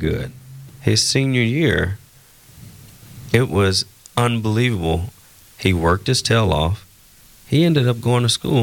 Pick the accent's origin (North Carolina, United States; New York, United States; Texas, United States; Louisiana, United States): Texas, United States; Fort Worth; I did. I grew up in Fort Worth, Texas.